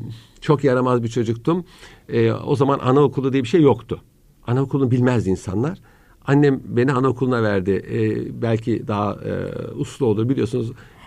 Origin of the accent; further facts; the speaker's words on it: Ankara, Turkey; Ben Ankara'da doğdum büyüdüm. Ankara'da bile otomobil azdı.